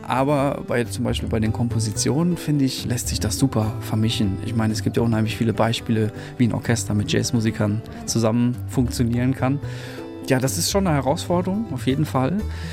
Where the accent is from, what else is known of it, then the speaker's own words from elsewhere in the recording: Cologne, North Rhine-Westphalia, Germany; ich bin 28 Jahre alt, ich bin ein Musiker, der sich hier in Köln niedergelassen hat. Ich bin auch Kölner, gebürtiger, war eine kleine Zeit lang weg, habe einen Ausflug zum Studieren gemacht, aber dann hat es mich relativ schnell hier wieder in diese ja, musikalische, spannende Stadt verschlagen.